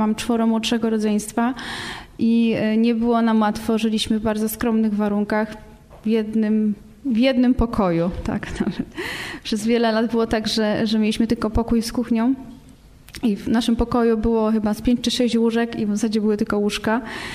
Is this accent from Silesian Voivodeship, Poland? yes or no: yes; Silesian Voivodeship, Poland; Moi rodzice byli wierzący, gdy przyszłam na świat. Pochodzę z okolicy Śląska Cieszyńskiego, z tak zwanego zagłębia protestantyzmu. I właśnie moi rodzice byli członkami kościoła ewangelicko-augsburskiego